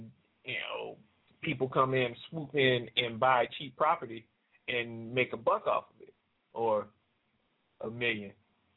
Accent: New Orleans, Louisiana, United States; it reminds me of what happened in my hometown, New Orleans, where after Katrina, a lot of the projects, they didn't open them back up.

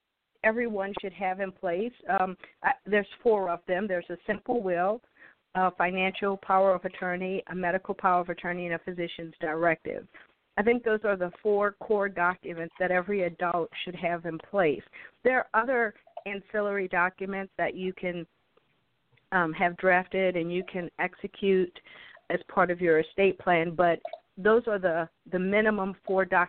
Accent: New Orleans, Louisiana, United States; moved away as an adult; now in Grapevine, United States; And born and raised in New Orleans and wound up in Texas as a result of Hurricane Katrina and evacuating from New Orleans.

